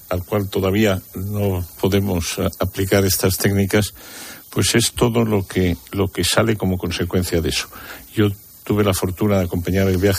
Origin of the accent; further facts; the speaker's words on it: Spain; siendo español